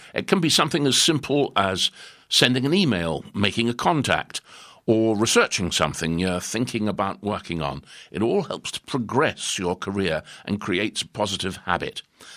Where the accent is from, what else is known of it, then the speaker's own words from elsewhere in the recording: East of England, United Kingdom; I think growing up in Norfolk has influenced the way I shoot, the sense of open space and dramatic light that's so particular to Norfolk is something that's continued to inspire my work.